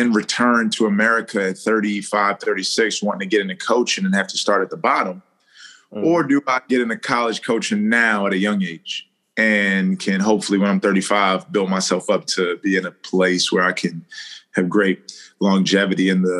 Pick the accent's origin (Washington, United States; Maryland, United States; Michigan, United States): Maryland, United States; Baltimore; Yeah, you know, I'm from Baltimore, Maryland. I played at Missouri 2009 or 2012.